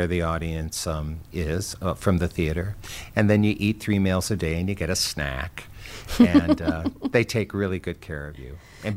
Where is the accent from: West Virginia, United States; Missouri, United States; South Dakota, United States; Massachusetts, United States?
South Dakota, United States; sometimes we think, oh, we're from South Dakota or we're not in a non-New York theater, that it isn't good enough